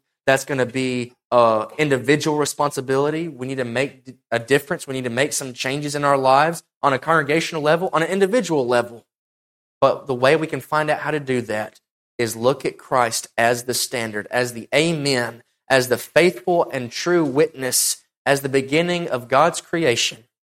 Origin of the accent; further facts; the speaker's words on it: Tennessee, United States; now in Texas, United States; You know, I'm from Tennessee. We get winters every year, unlike Texas.